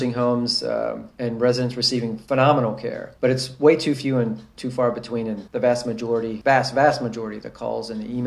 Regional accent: Ohio, United States; I grew up in Ohio, near Cleveland.

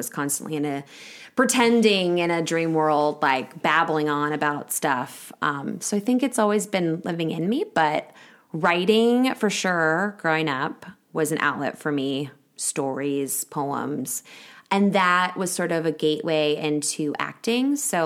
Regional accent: Kansas, United States; I grew up in Kansas.

